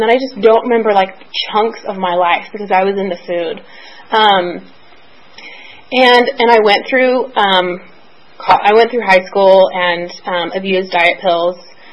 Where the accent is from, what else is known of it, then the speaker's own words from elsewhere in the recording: Nashville, Tennessee, United States; Like, I went to college, got, you know, out of town, I'm from Nashville. Never felt like I belonged